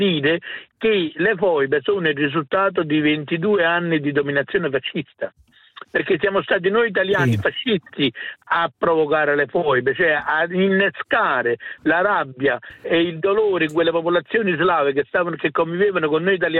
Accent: San Giuseppe Vesuviano, Campania, Italy; precisamente io sono di San Giuseppe Vesuviano

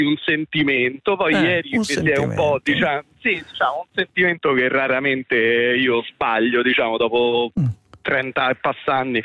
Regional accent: Rome, Lazio, Italy; e io lo so bene perché essendo romano insomma ho molto a che fare

